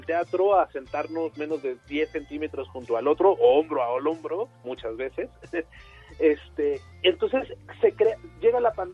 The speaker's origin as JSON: {"language": "Spanish", "country": "Mexico", "said": "cómo somos los mexicanos de alegres, hacia adelante, echados para adelante"}